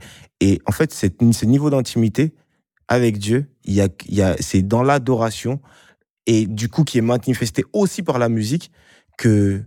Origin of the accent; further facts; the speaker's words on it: Republic of the Congo; moi, je suis congolais. Tu vois, on aime les costumes et tout ça. Et en plus